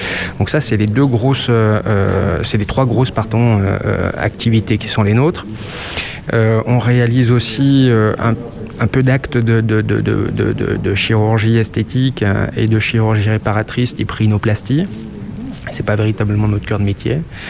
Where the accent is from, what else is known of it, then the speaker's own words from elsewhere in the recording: Saint-Étienne, Auvergne-Rhône-Alpes, France; Pourquoi je suis revenu à Saint-Étienne? D'une part, je suis stéphanois, j'y ai fait mes études.